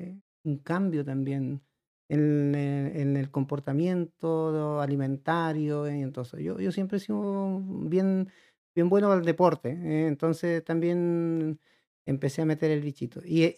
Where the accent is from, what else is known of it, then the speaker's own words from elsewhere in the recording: Paso Bolsón, Los Lagos, Chile; somos cinco todavía, y nos criamos en Paso Bolsón, que está, bueno, específicamente en Lago Las Rocas. Mis padres tenían un campo, eso está de Llanada Grande, está Río Pueblo, Llanada Grande, está en el límite fronterizo. Nosotros vivíamos a 2 horas de Lito.